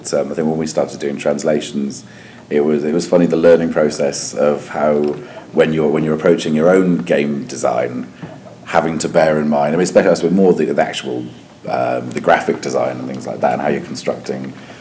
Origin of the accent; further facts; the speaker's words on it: Wales, United Kingdom; I'm Welsh, so I'm biased.